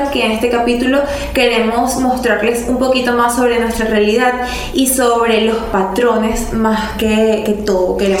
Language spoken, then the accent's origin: Spanish; San Felipe, Yaracuy, Venezuela; now in Valencia, Venezuela; ya que en el 2015 yo me vine para Valencia. Yo soy de San Felipe, creo que también ustedes no lo sabían, yo no soy de acá